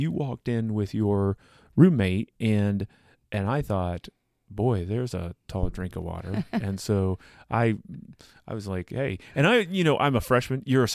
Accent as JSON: {"language": "English", "town": "West Mansfield", "region": "Ohio", "country": "United States", "tie": "born or raised there", "said": "Where I grew up? West Mansfield."}